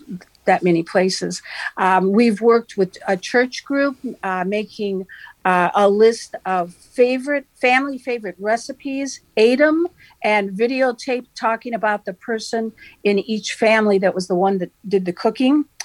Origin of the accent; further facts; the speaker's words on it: Hammond, Indiana, United States; also born or lived in Vermont; I grew up in Hammond, and I became a teacher in the 70s. out in Vermont. I went to IU and then I moved out to Vermont for a couple of years and then came back here because the money was better and I missed Northwest Indiana